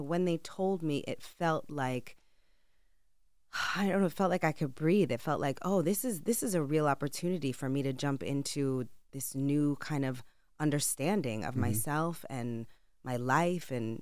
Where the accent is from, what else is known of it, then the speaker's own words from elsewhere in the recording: Bronx, New York, United States; Born and raised in the Bronx. I mean, my mother was born in the Bronx. My mother grew up on Simpson Street, and I grew up on Pugsley Avenue across from Stevenson High School.